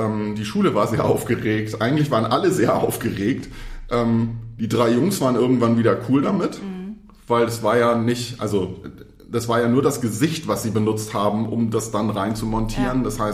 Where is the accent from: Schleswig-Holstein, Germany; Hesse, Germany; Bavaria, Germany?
Schleswig-Holstein, Germany; Ich komme aus Schleswig-Holstein.